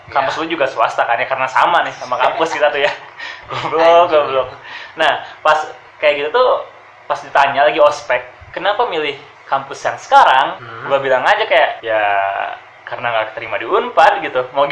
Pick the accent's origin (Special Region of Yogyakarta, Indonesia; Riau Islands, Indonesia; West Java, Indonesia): West Java, Indonesia; Cianjur; also born or lived in Jambi; now in Bandung, Indonesia; Gue orang Cianjur, aslinya ya aslinya di Cianjur sih. Gue tinggal dari kecil sempat pindah-pindah sebenarnya, sempat di Jambi terus ya di Cianjur lebih lamanya gitu.